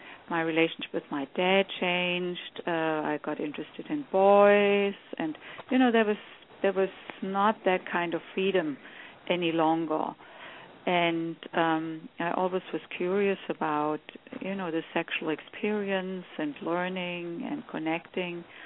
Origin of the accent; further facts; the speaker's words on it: Germany; moved away as an adult; So I grew up in Germany and came here when I was 29.